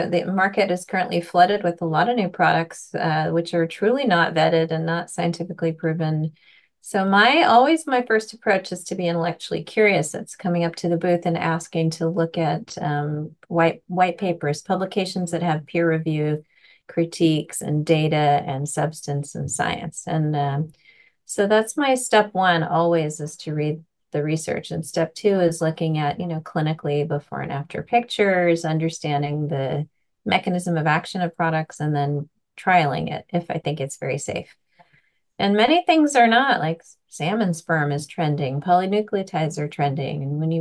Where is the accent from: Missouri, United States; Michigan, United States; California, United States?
California, United States; Los Angeles